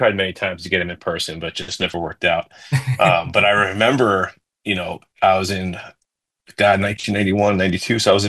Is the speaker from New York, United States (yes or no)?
yes; New York, United States; So I'm born and raised in New York